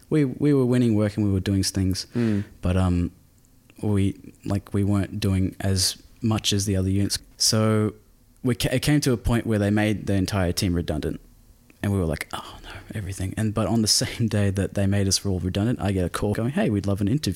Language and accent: English; Australia; moved away as an adult; I come from Australia. I moved here in October last year to come and work overseas